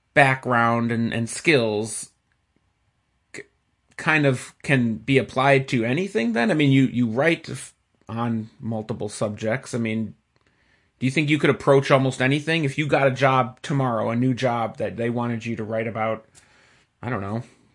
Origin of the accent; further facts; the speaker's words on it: Mount Pleasant, Wisconsin, United States; I'm from Racine. I'm from Mount Pleasant. So it's pretty much, yeah, it's mostly farmland, I think, out there.